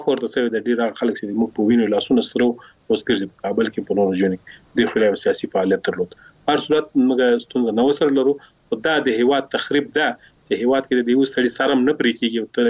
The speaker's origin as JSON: {"language": "Pashto", "country": "Afghanistan", "said": "موږ افغانان یو، دلته اوسېږو،"}